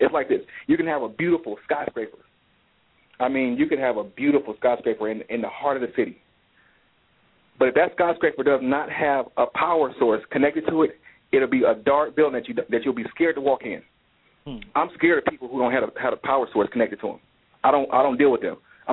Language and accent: English; Detroit, Michigan, United States; I'm, as Billy said, I'm from Detroit, Michigan.